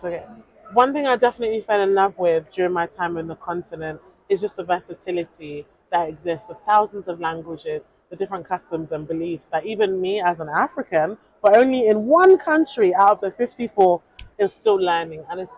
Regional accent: United Kingdom; For me, of course, I identify as British Nigerian. I'm a Black British Nigerian because I'm proud of all three identities because it shaped me to be who I am.

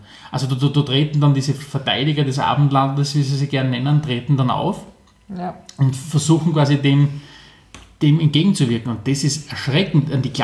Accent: United States; als Amerikaner

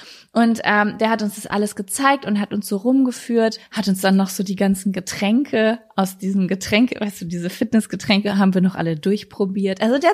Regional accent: North Rhine-Westphalia, Germany; also born or lived in Cologne; ich ziehe jetzt zurück in so meine Heimatregion, obwohl ich immer ausfliegen wollte nach über 10 Jahren oder 12 Jahren, wenn man jetzt Köln auch noch mit einberechnet

